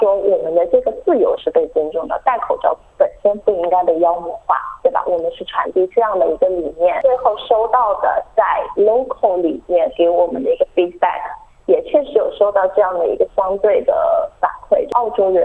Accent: China; 我们都是就是留学生，都是来自中国，然后我们是来自四个不同的地方。

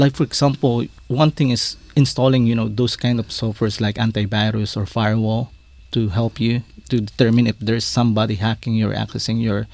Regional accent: Makati, Metro Manila, Philippines; I grew up in Makati, but originally my grandparents is from Samar in Visayas. My father is from Catbalogan, my mother is from Basay Samar.

